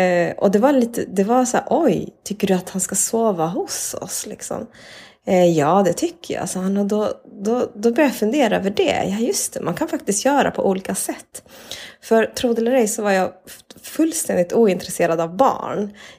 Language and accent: Swedish; Malmö, Skåne, Sweden; also born or lived in Argentina; jag är född i Argentina. Mina föräldrar är från Bolivia. Men jag föddes i Argentina och jag var 25 dagar när jag kom till Sverige. Vi kom hit allihopa, alltså, hela familjen. Växte upp här i Malmö, gick i förskola och hade väl en ganska vanlig uppväxt på 70-talet, 70-80-talet.